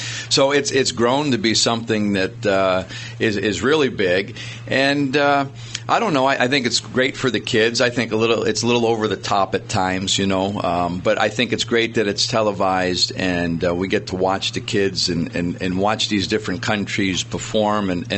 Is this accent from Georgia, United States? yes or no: no; Connecticut, United States; I was a Red Sox fan. I grew up in Connecticut.